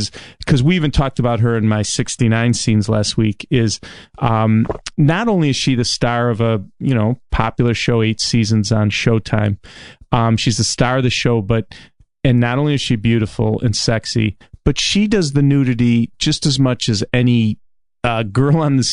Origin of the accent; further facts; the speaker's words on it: Chicago, Illinois, United States; And by the way, this is filmed in my hometown of Chicago, so I have extra love for Shameless.